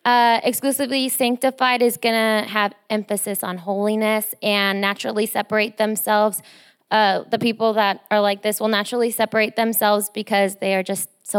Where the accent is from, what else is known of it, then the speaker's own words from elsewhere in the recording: California, United States; And as I grew up in California, I experienced different types of churches along with different types of Christians.